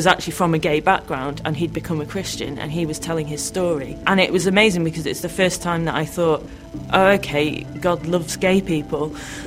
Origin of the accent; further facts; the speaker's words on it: Manchester, North West England, United Kingdom; now in Newcastle, United Kingdom; I grew up in Manchester and I did a degree at University College London. I now live in Newcastle.